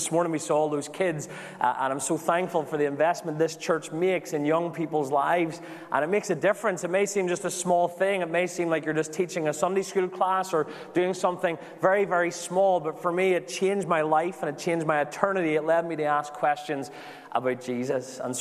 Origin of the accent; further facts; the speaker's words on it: London, United Kingdom; moved away; And I came across from London, England, over 4,000 miles apart.